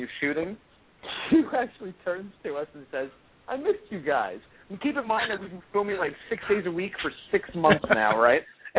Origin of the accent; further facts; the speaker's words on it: New York, United States; We live in, we're all from New York.